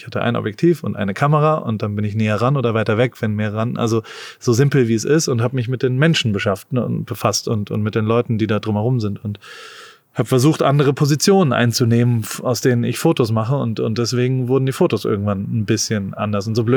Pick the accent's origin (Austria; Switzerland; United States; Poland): United States; ich komme da aus Amerika